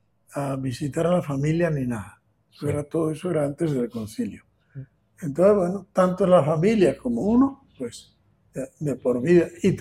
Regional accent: Bergara, Basque Country, Spain; Bueno, en mi pueblo, que tenía 14.000 habitantes, era ayer bastante industrial, Vergara

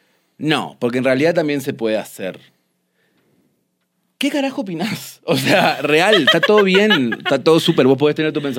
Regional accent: Argentina; en la provincia de donde yo soy, que es una de las provincias más pobres de Argentina

